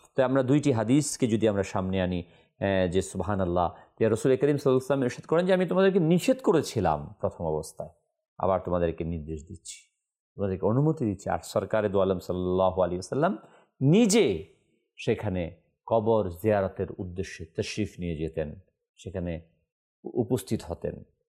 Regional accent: Munshiganj, Dhaka Division, Bangladesh; now in Dhaka, Bangladesh; আমি আমার বাড়ি মুন্সীগঞ্জ, আমি ঢাকাতে অবস্থান করি

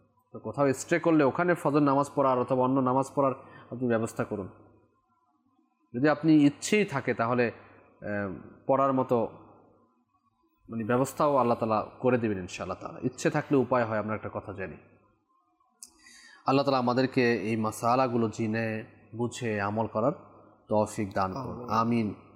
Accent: Barisal, Barisal Division, Bangladesh; now in Dhaka, Bangladesh; আমার বাড়ি বরিশালে, বরিশাল থেকে আমি ঢাকাতে আসলাম

